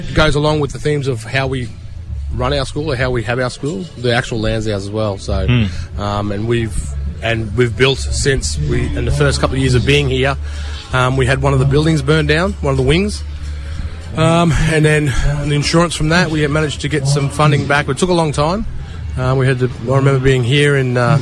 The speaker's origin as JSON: {"language": "English", "region": "Queensland", "country": "Australia", "said": "So, my people, my father's side, we're from Cookyallenge, from way up the Cape, around Lora region."}